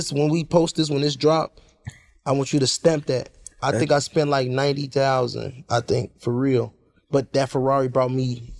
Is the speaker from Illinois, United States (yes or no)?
yes; Chicago, Illinois, United States; I'm from Chicago, so a lot of things that we think play out, we think the furthest play out.